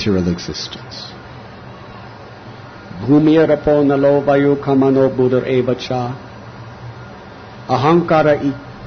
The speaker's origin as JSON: {"language": "English", "town": "Chicago", "region": "Illinois", "country": "United States", "said": "I'm from Chicago, so is Trinakarta Prabhu."}